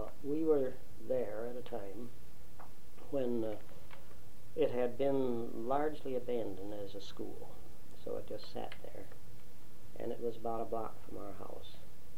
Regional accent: Racine, Wisconsin, United States; Well, I was born in Racine, Wisconsin. Don't have that material here, but it's there. We lived on the south end of town.

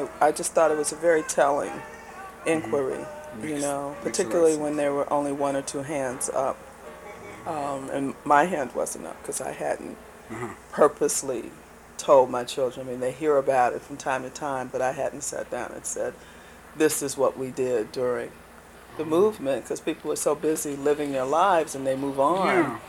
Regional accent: Chicago, Illinois, United States; I was born in Chicago and grew up on the near north side, which is now in a yuppie-fied time called River North.

